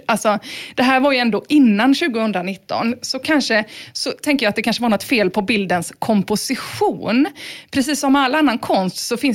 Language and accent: Swedish; Rolfstorp, Halland County, Sweden; Ja, jag är ju från Rolfstorp